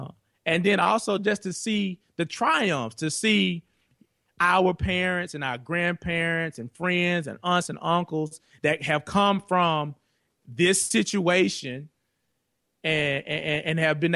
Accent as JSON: {"language": "English", "region": "the South", "country": "United States", "tie": "born or raised there", "said": "what I've experienced growing up in the South and the pride, of course, of coming from this region"}